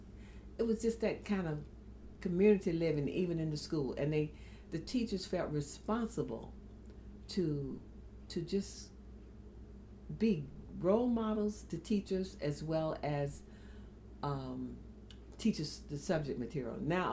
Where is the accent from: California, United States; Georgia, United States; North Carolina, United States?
North Carolina, United States; Carrboro; also born or lived in Durham; But I was born in the hospital at Duke. But I grew up in Orange County, and really Carrboro, North Carolina, which is just adjacent to Chapel Hill. Went to school at Lincoln High School.